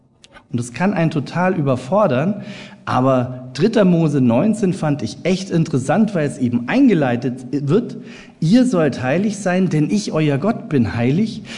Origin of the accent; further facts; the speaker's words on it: Bavaria, Germany; Mir als Franke ist es unglaublich schwer gefallen, auf das schöne Wort Allmächt zu verzichten, ja?